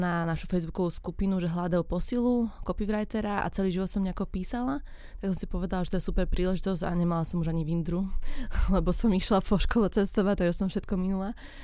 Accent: Bratislava, Bratislava Region, Slovakia; Vyrastala som v Bratislave, čiže som pravý Bratislavčan, ako by som povedala.

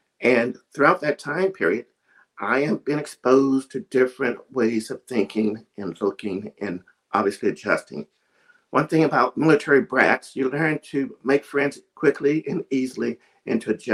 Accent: Fort Campbell, Kentucky, United States; born there; So I was born in Kentucky, near the Tennessee state line, a place called Fort Campbell, Kentucky.

